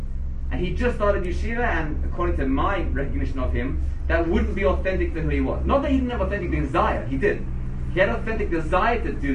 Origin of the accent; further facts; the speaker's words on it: England, United Kingdom; because I was from England and he was from England